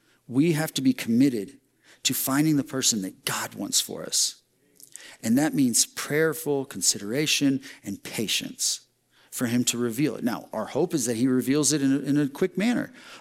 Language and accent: English; Texas, United States; I was here doing this as a Texan going, it's pretty cold in April in other parts of the country.